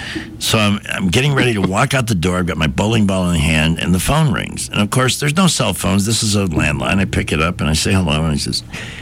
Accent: Chicago, Illinois, United States; I'm down here from Chicago.

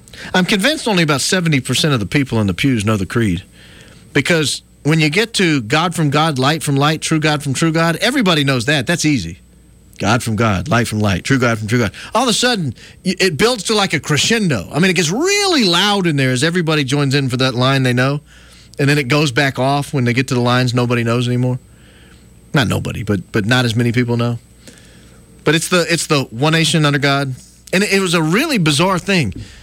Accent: Indianapolis, Indiana, United States; I grew up in Indianapolis, and we actually had football.

